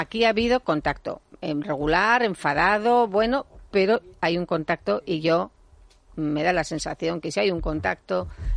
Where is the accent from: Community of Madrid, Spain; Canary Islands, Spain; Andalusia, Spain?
Community of Madrid, Spain; Parla; que no gusto yo porque soy de Parla